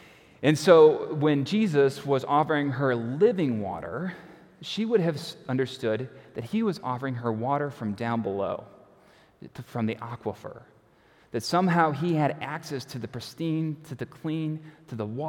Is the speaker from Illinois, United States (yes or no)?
yes; Prospect Heights, Illinois, United States; I grew up in Prospect Heights, which is nearby, and we had well water.